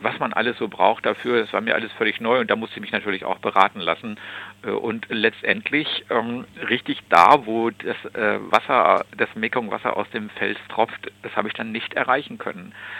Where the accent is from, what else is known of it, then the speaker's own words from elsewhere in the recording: Lower Saxony, Germany; ich komme aus dem Südrand der Lüneburger Heide, 30 Meter über dem Meeresspiegel stehe ich hier jetzt gerade am Telefon.